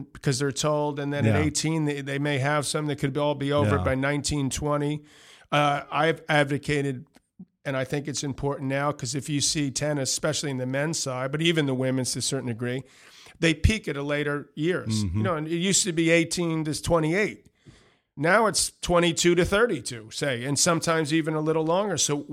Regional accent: Queens, New York, United States; also born or lived in Manhattan; I mean, I grew up in Queens and Manhattan.

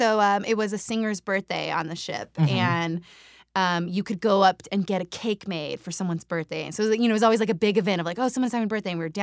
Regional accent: New Mexico, United States; also born or lived in Nevada / California / Colorado / Utah; I grew up, so I'm from New Mexico, but the addendum to that is that I'm from almost every state in the Southwest.

